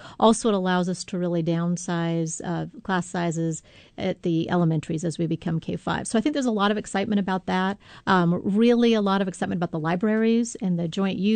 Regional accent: Spokane, Washington, United States; also born or lived in Virginia; Well, I do know, I'm from Spokane, so I came back home. But when I was in Virginia, very popular lacrosse.

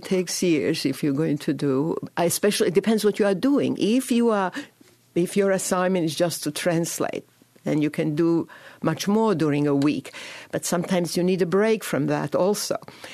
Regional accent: Chicago, Illinois, United States; In fact, I grew up in Chicago. I was looking for my roots, and they are Slavic roots.

